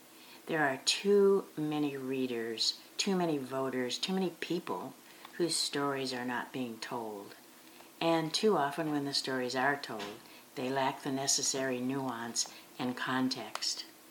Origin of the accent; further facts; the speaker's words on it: Philippines; first language Tagalog; English is a second language; now in United States; That I happen to be gay, that I speak Tagalog, my first language, and want to learn Spanish, that does not threaten my love for this country.